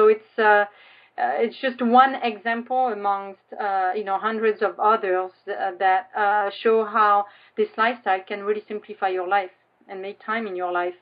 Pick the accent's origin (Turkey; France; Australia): France; moved away as an adult; now in United States; so I'm originally from France, and I met my husband, who's American. We lived in Europe for a while